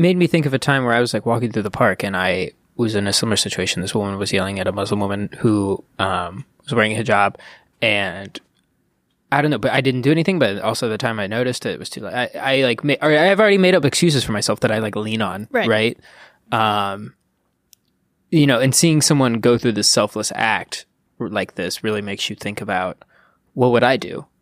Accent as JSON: {"language": "English", "region": "Ohio", "country": "United States", "said": "I tend to go home on Memorial Day. I'm from Ohio."}